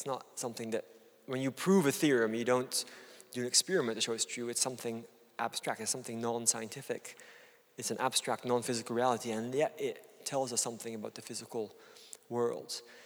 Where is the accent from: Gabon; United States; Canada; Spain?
Gabon; I grew up in Gabon in Central Africa